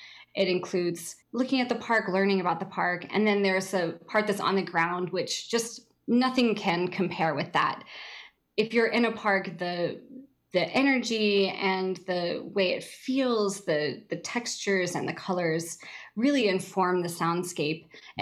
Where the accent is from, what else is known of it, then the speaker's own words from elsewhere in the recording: Oak Ridge, Tennessee, United States; I grew up in East Tennessee. I grew up in Oak Ridge.